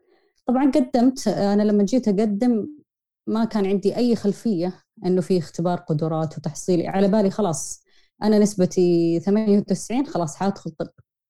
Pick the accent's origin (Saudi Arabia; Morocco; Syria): Saudi Arabia; طبعا زي ما هو معروف يعني عندنا في السعودية